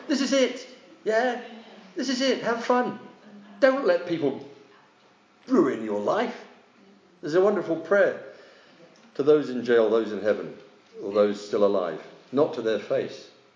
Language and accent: English; United Kingdom; I said, I'm British.